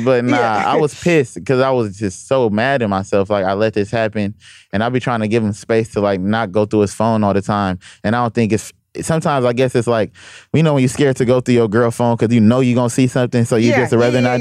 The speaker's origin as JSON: {"language": "English", "town": "Compton", "region": "California", "country": "United States", "said": "Because I'm a blood from Compton, or a nigga from Compton with a different message."}